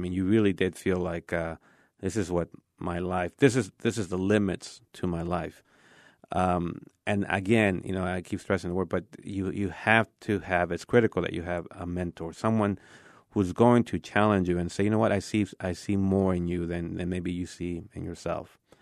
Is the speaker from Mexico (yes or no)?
yes; Mexico; moved away; I mean, I'm the oldest of nine. We came from Mexico with the hope.